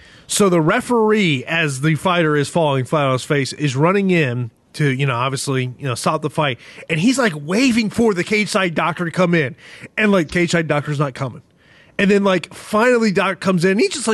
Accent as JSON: {"language": "English", "town": "Tampa", "region": "Florida", "country": "United States", "tie": "born or raised there", "said": "It's now going to headline UFC on ESPN Plus 19 here in my hometown of Tampa, Florida, on October 12th"}